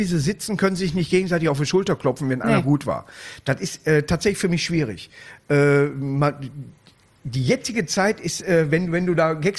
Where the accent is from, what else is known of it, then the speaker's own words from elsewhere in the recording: Königswinter, North Rhine-Westphalia, Germany; Ich trinke hier nochmal aus meiner Heimatstadt Königwinter.